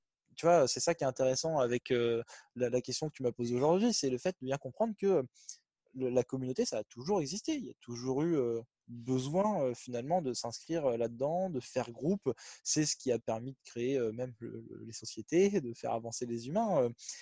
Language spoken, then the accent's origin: French; Centre-Val de Loire, France; Moi, quand j'étais ado, je viens du Berry. Alors là, c'est vraiment le fin fond de la France, tu vois. Hein, voilà, pour ceux qui ne connaissent pas, c'est aux alentours de Châteauroux et tout ça.